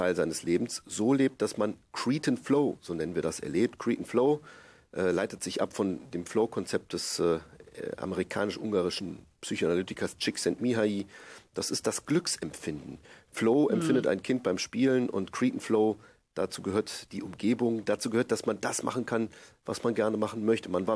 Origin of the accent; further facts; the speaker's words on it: Ierapetra, Crete, Greece; meine Heimatstadt Ierapetra